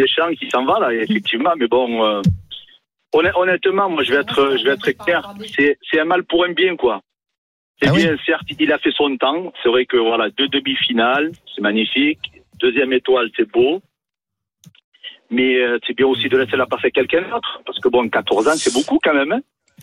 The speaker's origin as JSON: {"language": "French", "town": "Avignon", "region": "Provence-Alpes-Côte d'Azur", "country": "France", "said": "Et moi, je suis d'Avignon."}